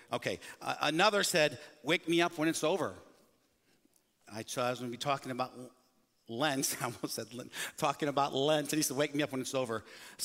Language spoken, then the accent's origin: English; Michigan, United States; Like Mark, I am from the Midwest, Michigan